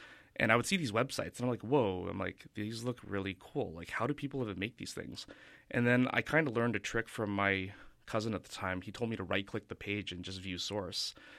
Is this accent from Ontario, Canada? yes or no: no; North Vancouver, British Columbia, Canada; I was originally from North Vancouver. I grew up in the Capilano area, West Van area, Hollyburn area